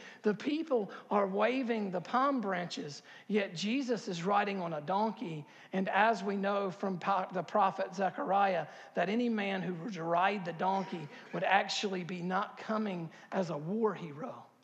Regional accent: Harkers Island, North Carolina, United States; I'm from Harker's Island. I hardly know English.

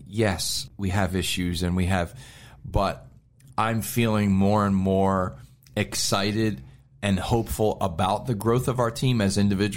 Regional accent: Pennsylvania, United States; I was from Pennsylvania. I'd spent most of my life in Pennsylvania.

